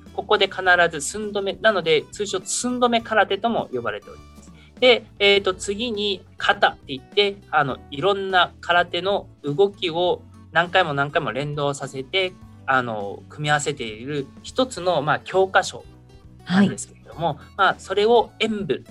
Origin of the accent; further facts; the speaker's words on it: Kanoya, Kagoshima, Japan; 私は鹿児島県鹿屋市という小さくはないと思うんですけど、結構田舎の方から来てます。